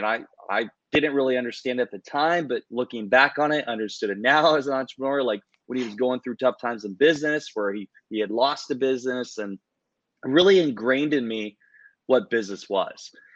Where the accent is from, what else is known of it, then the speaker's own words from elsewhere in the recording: Iowa, United States; So I sold packaged ice with my father. I grew up in Iowa. We were a wholesale distributor literally since I was a kid, riding around with him.